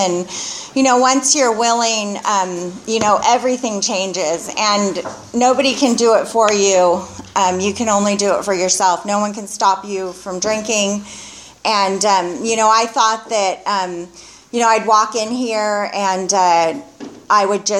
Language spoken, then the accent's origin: English; Santa Barbara, California, United States; Let's see, I grew up in Santa Barbara